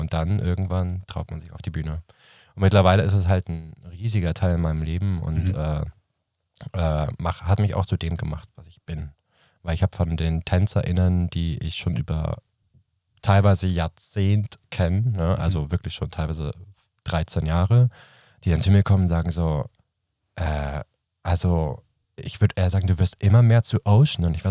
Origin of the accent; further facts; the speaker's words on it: Munich, Bavaria, Germany; also born or lived in Karlsruhe; now in Berlin, Germany; Ich komme aus München.